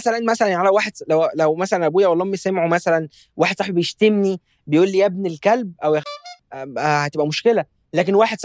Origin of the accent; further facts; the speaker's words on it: Egypt; احنا كشعب مصري يعني مبدع في موضوع الشتيمه ده